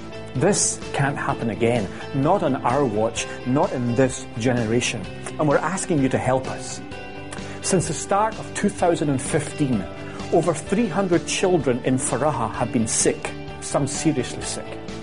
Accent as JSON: {"language": "English", "region": "Scotland", "country": "United Kingdom", "accent": "Scottish", "said": "So, you can tell that my accent isn't from California, and where I come from, Scotland, has no straight roads."}